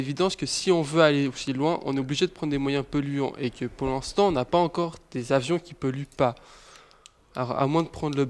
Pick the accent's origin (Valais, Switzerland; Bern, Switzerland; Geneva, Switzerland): Geneva, Switzerland; Je suis genevois.